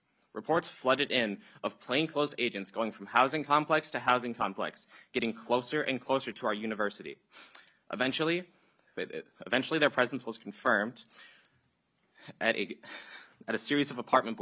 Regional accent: White Bear Lake, Minnesota, United States; now in Mankato, United States; I'm a sophomore at Minnesota State Mankato. I'm originally from White Bear Lake

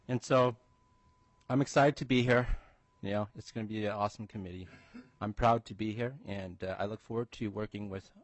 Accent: St. Paul, Minnesota, United States; For the younger part of my life as a student, we grew up in Project Homes, Section 8 homes. I grew up in St. Paul, in the Rondo, in the Fogtown neighborhood.

